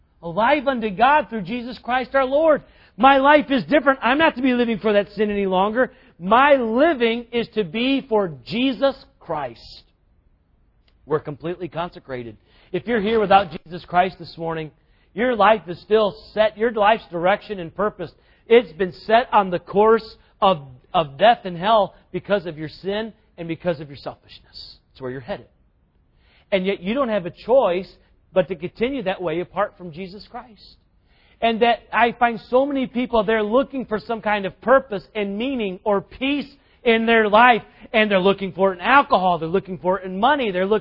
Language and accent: English; South Carolina, United States; I grew up in South Carolina, so my favorite definition of this word, justified, is to be reckoned to be righteous, because we use the word reckon all the time down south.